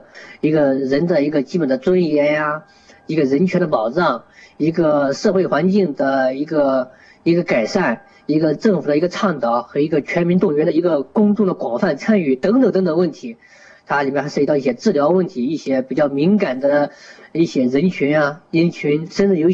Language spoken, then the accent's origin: Chinese; Anhui, China; 而我的家乡安徽省那边也是一个艾滋病非常严重的一个地方